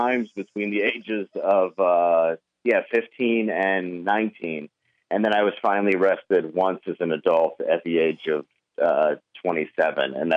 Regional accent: Grosse Pointe, Michigan, United States; Well, I grew up in Grosse Pointe, Harper Woods area. Yeah, they all knew me by name.

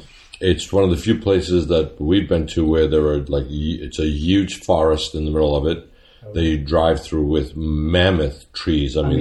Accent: Pisa, Tuscany, Italy; Hey, wait a minute. Hey, wait a minute. I'm from Pisa.

